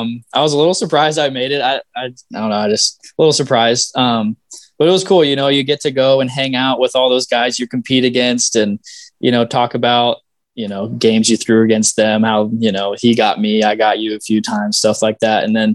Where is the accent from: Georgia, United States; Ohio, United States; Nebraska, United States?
Ohio, United States; Cincinnati; So I'm from Cincinnati, grew up a Reds fan.